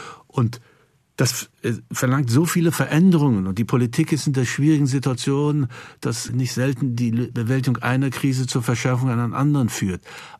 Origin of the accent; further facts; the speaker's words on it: Thuringia, Germany; Ja, ich bin in Thüringen aufgewachsen und denke, dass ich auch Land und Leute ganz gut verstehe.